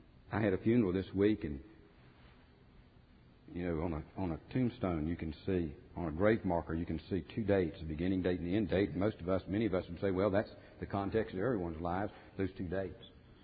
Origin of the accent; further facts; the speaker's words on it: United States; context of my life is that I'm an American. I'm a proud citizen of the United States of America.